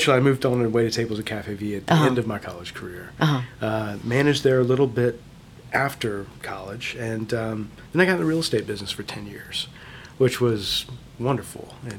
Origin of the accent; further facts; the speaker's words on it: Lafayette, Louisiana, United States; Well, born and raised in Lafayette. Catholic school raised, but I did go to a public middle school